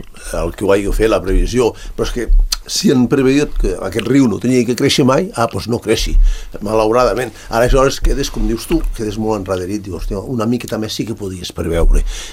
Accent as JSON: {"language": "Catalan", "region": "Escaldes-Engordany", "country": "Andorra", "said": "jo sóc d'Escaldes en Gordany, allà ens morim, ens mengem els mocs, com se diu, perquè no votem res, perquè ja no hi ha res."}